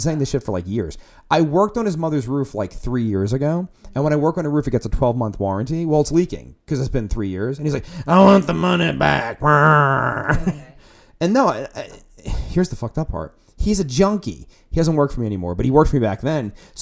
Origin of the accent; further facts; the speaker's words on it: Port Richmond, United States; I grew up in Port Richmond. Great. And I'm Lithuanian.